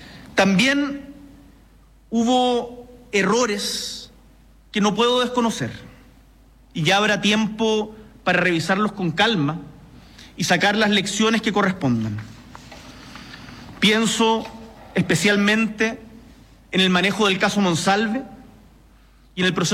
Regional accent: Chile; nos unió como chilenos

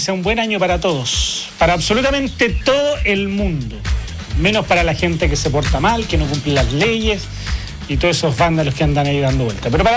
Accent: Chile; somos caballeros los chilenos, ¿no?

